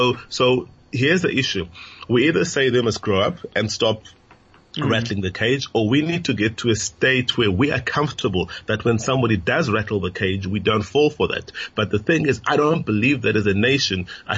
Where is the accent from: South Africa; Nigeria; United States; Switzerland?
South Africa; So I think when you start talking of those issues, then our being South African falls apart.